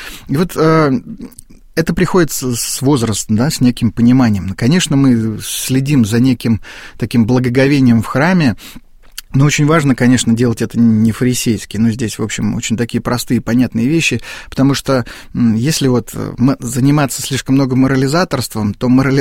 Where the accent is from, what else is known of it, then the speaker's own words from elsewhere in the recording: Sergiev Posad, Moscow Oblast, Russia; мне было лет 10, наверное, я рос в Сергиевом Посаде